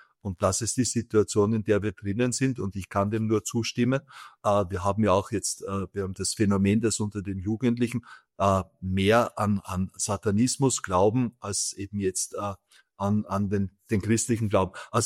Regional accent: Austria; ich bin Österreicher

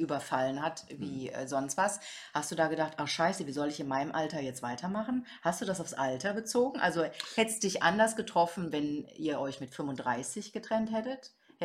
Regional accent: North Rhine-Westphalia, Germany; Ich komme aus dem Ruhrgebiet, da hat man das, man hat einfach alles geäußert, was man dachte.

